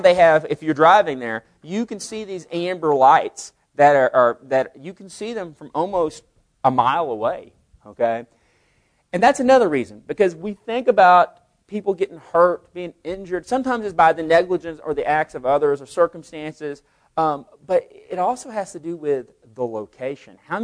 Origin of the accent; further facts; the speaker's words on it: Vernon, Texas, United States; I am from Vernon, Texas. How many of you know where Vernon, Texas is?